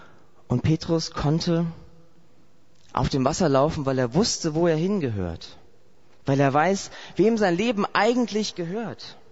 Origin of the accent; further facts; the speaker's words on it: Saarland, Germany; Also bei uns zu Hause, ich komme aus dem Saar-Pfalz-Kreis, so Saarland.